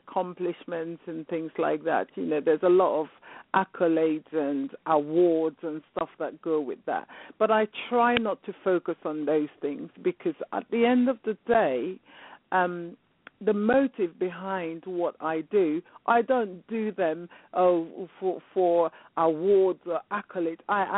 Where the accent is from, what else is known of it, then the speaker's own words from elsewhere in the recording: Nigeria; growing up, even in Africa, because I grew up in Nigeria.